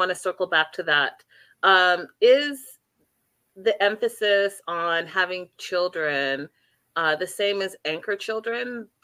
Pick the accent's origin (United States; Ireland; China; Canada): Canada; I know I'm Canadian and she's living in my hometown